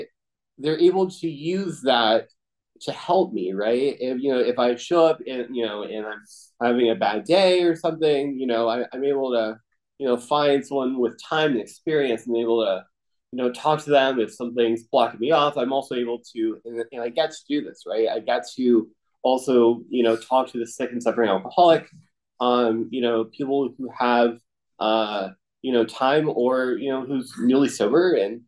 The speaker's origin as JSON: {"language": "English", "town": "Falls Church", "region": "Virginia", "country": "United States", "tie": "born there", "said": "so I was born in Falls Church, Virginia. So honestly like an hour and a half roughly time or place excuse me place from here up in Northern Virginia."}